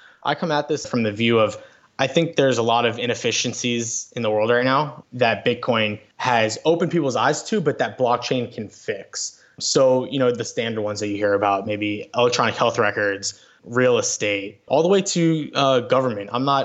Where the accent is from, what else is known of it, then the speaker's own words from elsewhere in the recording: Florida, United States; I grew up in South Florida.